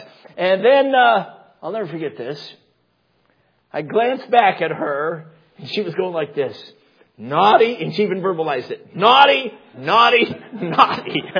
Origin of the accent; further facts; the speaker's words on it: United States; I'm an American, so I had dollars in my pocket.